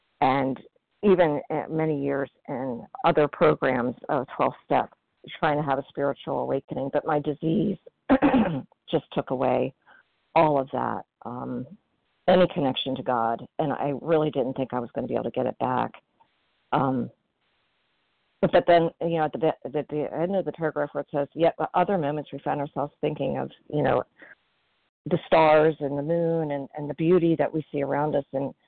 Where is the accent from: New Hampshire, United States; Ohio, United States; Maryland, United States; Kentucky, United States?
Maryland, United States; recovered compulsive overeater from Maryland.